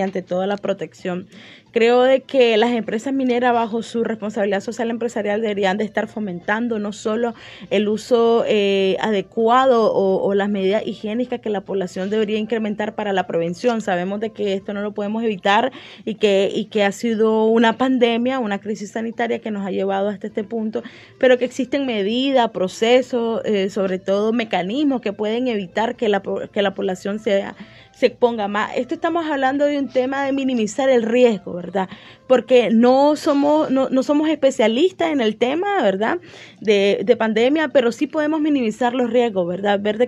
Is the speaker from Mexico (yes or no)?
no; Nicaragua; nosotros como nicaragüenses nos enfrentamos a esta pandemia bajo otra crisis